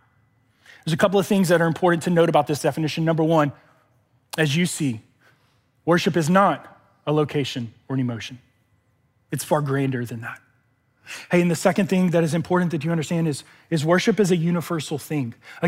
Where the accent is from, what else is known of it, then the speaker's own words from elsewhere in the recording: Louisiana, United States; So I grew up in Louisiana, and there was something funny growing up in the Bayou State